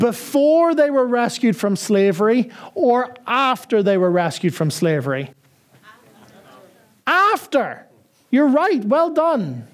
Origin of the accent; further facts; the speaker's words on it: Northern Ireland, United Kingdom; subculture is like where I grew up in Northern Ireland.